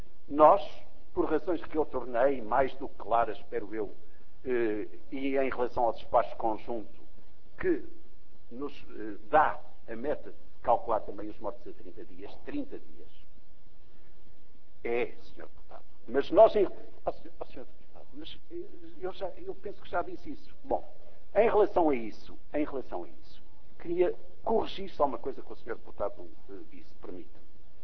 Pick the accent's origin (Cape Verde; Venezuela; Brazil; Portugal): Portugal; Estou a pedir aos senhores deputados para terem autoestima como portugueses.